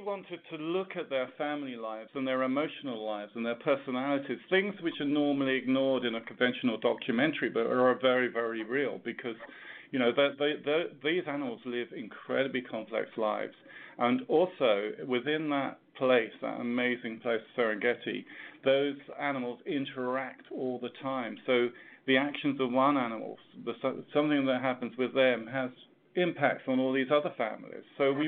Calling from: Los Angeles, California, United States; I'm calling us from the Los Angeles, the Discovery offices.

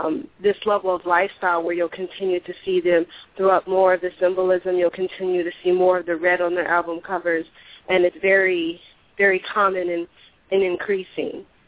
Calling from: Arizona, United States; I'm actually calling in from Arizona.

